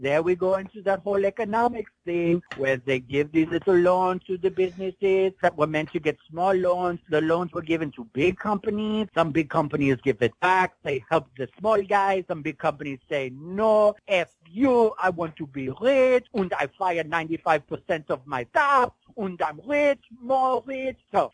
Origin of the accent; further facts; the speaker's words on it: Germany; Growing up in Germany in the World War II, I'm not so sure if the world has read the history on privilege.